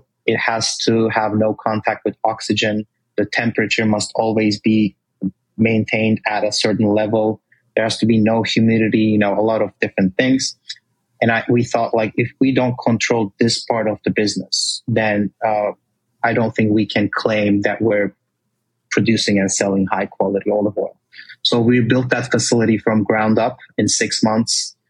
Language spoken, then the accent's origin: English; Turkey; English is a second language; moved away as an adult; now in United States; I was born and raised in Turkey. I moved to the States 12 years ago for college first.